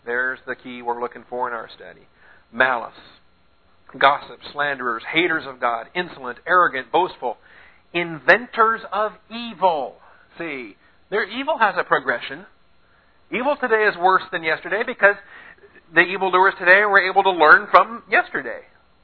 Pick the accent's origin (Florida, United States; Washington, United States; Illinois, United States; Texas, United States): Washington, United States; Seattle; But I grew up in Seattle in the Green River Killer.